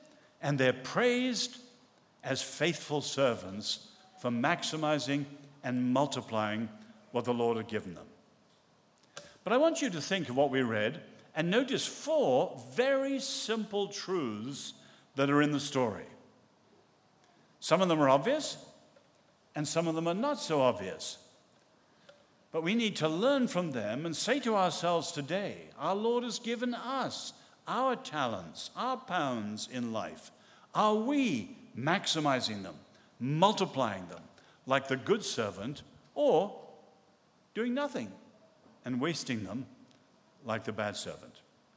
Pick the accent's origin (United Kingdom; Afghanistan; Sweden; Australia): United Kingdom; England; also born or lived in United States; I'm English, as you can tell, but when I first went to live in America